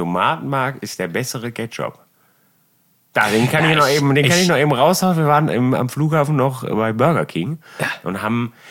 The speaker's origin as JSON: {"language": "German", "country": "Germany", "said": "Ich weiß nicht, ich bin Deutscher."}